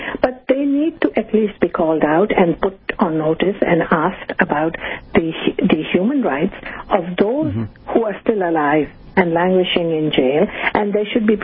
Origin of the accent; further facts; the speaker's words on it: Canada; and I am a Canadian